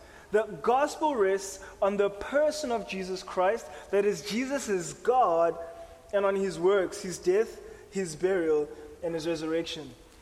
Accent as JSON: {"language": "English", "country": "South Africa", "said": "as a South African, and I mean in my limited knowledge, South Africans, we haven't really been exposed to the screening of criminal court cases until recent years."}